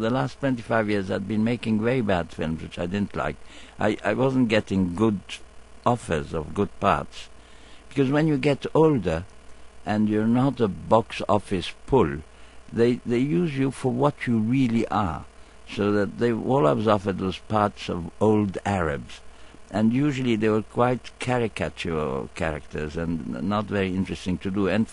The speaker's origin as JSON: {"language": "English", "country": "Egypt", "said": "I was coming from Nasser country, which is like Saddam Hussein country today, if you know, or before the war especially. And the idea that an Egyptian from Nasser country would become a Hollywood film star was almost an incredible thing."}